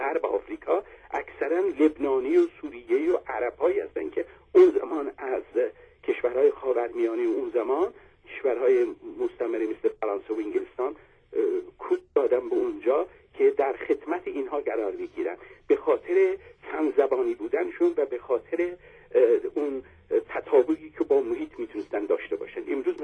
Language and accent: Persian; Iran; نه به خاطر اینکه ما ایرانی هستیم این حرفو میزنیم